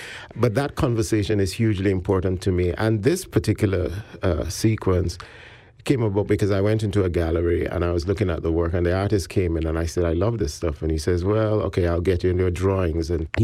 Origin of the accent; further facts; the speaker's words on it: Jamaica; also born or lived in Ghana / United States / Canada; I was born in Ghana, in Africa, I grew up in Jamaica, I've lived in the U.S., and I've lived in Canada.